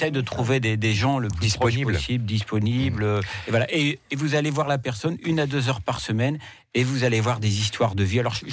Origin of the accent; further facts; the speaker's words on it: Hauts-de-France, France; alors moi je travaillais sur Paris, même si je suis ch'ti, hein